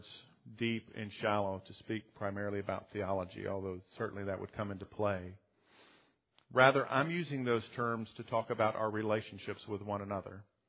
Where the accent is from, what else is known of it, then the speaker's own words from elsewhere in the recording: the South, United States; But Mary and I, growing up in the South, where there weren't any pro teams, we gravitated towards college sports.